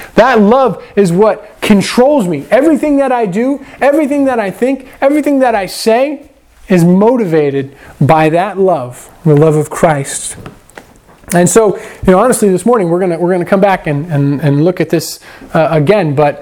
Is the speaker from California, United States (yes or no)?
no; Iowa, United States; I'm from Iowa, right? Iowa is like, this right here, that is Iowa.